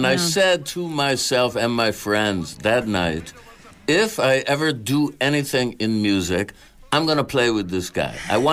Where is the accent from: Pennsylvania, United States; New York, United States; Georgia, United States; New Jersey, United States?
New York, United States; Syracuse; I met a guy when I was still in high school who spotted me on the street in my hometown of Syracuse, New York.